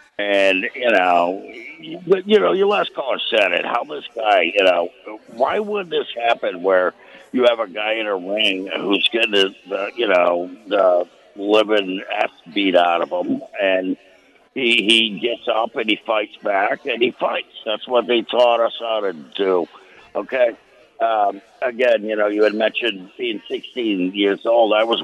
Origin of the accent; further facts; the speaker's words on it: Chicago, Illinois, United States; now in New Hampshire, United States; I grew up, yeah. I'm in New Hampshire now. I grew up in Chicago, north side.